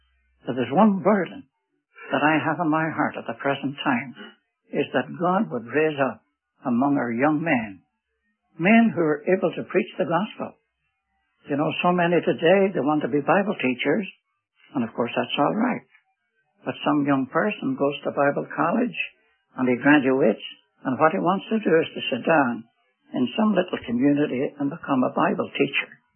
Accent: Northern Ireland, United Kingdom; moved away as an adult; now in United States; I was brought up in Ireland. I happened to be an Irishman. And I spent the first 21 years of my life in Northern Ireland.

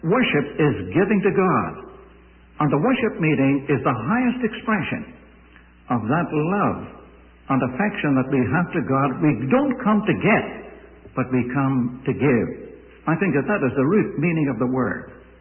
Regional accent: Ireland; both in the country in which I was born. I've already told you that I'm an Irishman.

